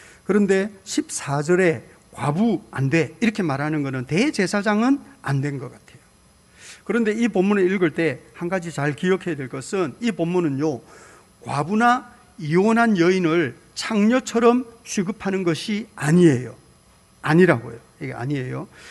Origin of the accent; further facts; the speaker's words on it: Busan, South Korea; now in Jeonju, South Korea; 제가 부산 사나이가 어떻게 전주 아가씨를 만나가지고 연애를 하는데